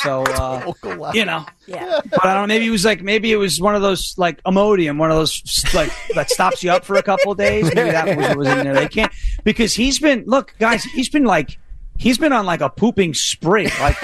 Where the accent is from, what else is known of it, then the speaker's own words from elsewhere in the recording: Pennsylvania, United States; You know, I'm from Pennsylvania.